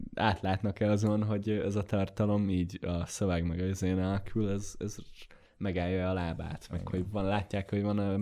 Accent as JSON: {"language": "Hungarian", "country": "Hungary", "said": "Verni akarjuk a mellünket, mi magyarok vagyunk."}